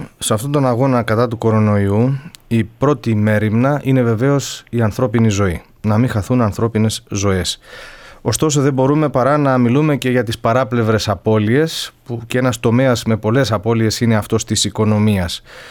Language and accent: Greek; Lamia, Central Greece, Greece; Τώρα, πάντως στην πατρίδα μου τη Λαμία